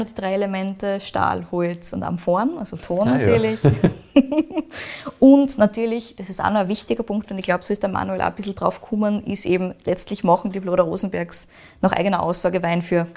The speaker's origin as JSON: {"language": "German", "country": "Austria", "said": "die aktuell zumindest bei uns in Österreich präsenter sind."}